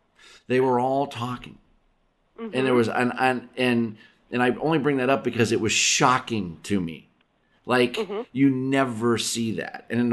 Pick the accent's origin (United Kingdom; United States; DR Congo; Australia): United States; Pennsylvania; You know, I grew up in Western Pennsylvania